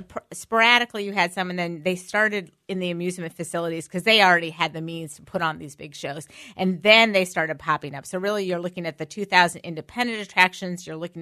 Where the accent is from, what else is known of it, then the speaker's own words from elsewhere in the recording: Missouri, United States; So like I grew up in Missouri near Six Flags.